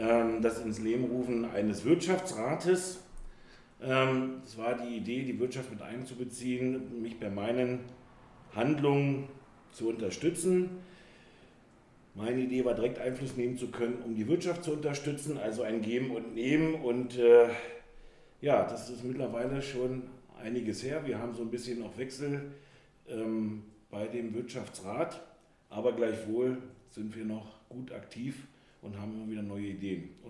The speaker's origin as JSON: {"language": "German", "town": "Schönebeck", "region": "Saxony-Anhalt", "country": "Germany", "tie": "born or raised there", "lives_now": "Barby, Germany", "said": "49 Jahre, werde 50 Jahre dieses Jahr, bin in zweiter Ehe verheiratet, wohne mittlerweile in Barbie, obwohl ich den Großteil des Tages hier in meiner Heimatstadt Schönebeck verbringe."}